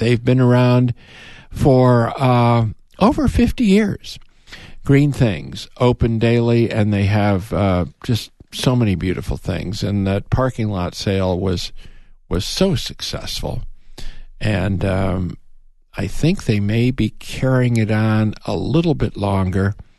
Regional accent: Chicago, Illinois, United States; growing up on the North Shore of Chicago, October was so beautiful.

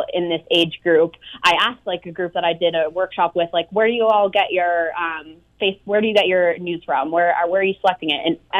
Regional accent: Cape Cod, Massachusetts, United States; I am from Cape Cod, Massachusetts, and then did undergrad in Western Massachusetts at Smith College. So I'm pretty much a Massachusetts, like, homegrown native.

